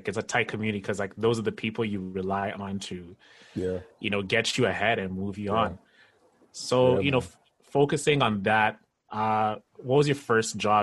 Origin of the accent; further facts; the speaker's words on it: Kenya; You know, we immigrated from Kenya, and my dad is like highly educated.